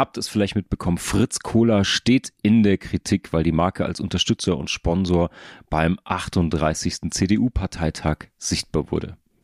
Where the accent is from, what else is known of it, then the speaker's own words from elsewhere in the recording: Hamburg, Germany; in meiner Heimatstadt Hamburg.